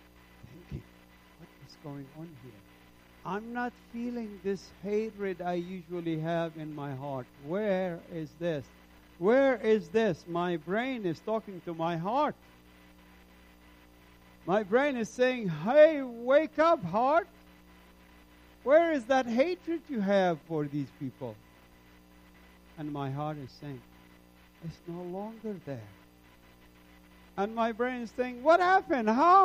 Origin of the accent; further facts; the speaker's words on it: Gaza, Gaza Strip, Palestine; I didn't want to go to Gaza, to be honest. This is my hometown. It's true where I was born, but not my family is originally from the city of Jaffa.